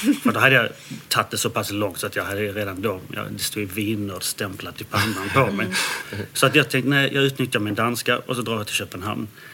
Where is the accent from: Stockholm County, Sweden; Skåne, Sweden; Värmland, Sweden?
Skåne, Sweden; Landskrona; Mina föräldrar är från Danmark. Och jag har vuxit upp i Skåne, i Landskrona, till en icke-vinintresserad familj.